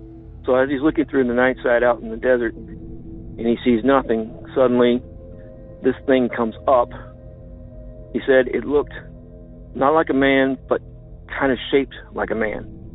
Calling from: Illinois, United States; from Land of Lincoln.

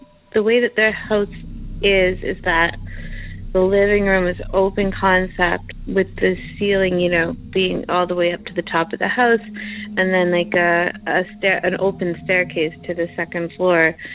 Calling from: Chelsea, Quebec, Canada; I'm calling from Chelsea, Quebec, Canada.

